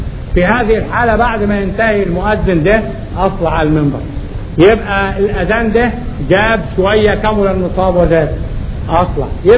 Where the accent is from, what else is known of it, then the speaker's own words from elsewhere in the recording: Upper Egypt, Egypt; اللي بيسموها في الفلاحين عندنا في الصعيد المنفحة